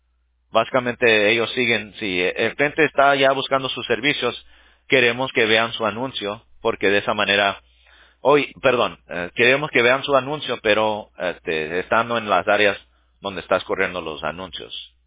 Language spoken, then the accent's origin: Spanish; Mexico; Ah, yo soy mexicano.